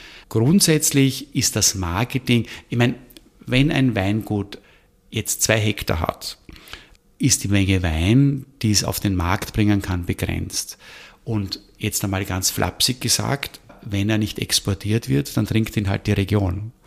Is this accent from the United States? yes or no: no; Austria